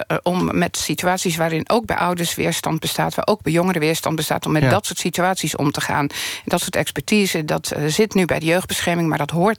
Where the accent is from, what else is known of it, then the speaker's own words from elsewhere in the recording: Rotterdam, South Holland, Netherlands; Kijk, ik ben van Rotterdam.